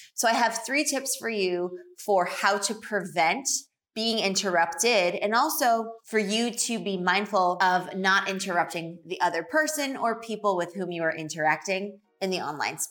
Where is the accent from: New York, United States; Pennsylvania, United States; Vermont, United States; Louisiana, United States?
New York, United States; I'm from New York, and that's just the thing.